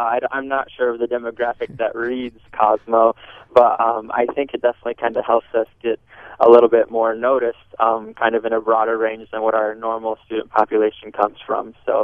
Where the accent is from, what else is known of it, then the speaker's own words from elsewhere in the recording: Colombe, South Dakota, United States; Yeah, I'm from Colombe, South Dakota. Graduated from Colombe in 2007.